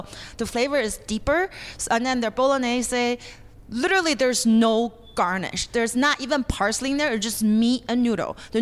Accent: Beijing, China; something that I grew up in Beijing

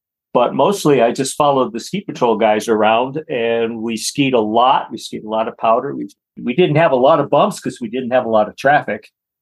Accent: Illinois, United States; like most boys growing up in the Chicago suburbs, I had hockey skates and used them and I knew how to skate

